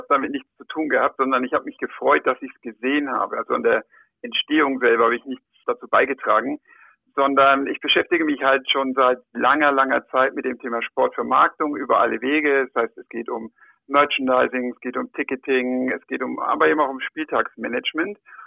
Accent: Erlangen, Bavaria, Germany; just in meiner Heimatstadt ist es jetzt passiert. Der HC Erlangen

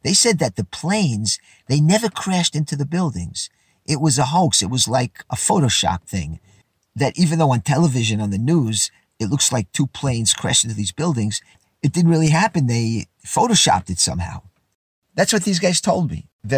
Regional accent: United States; Because I grew up in America watching baseball, football, and basketball.

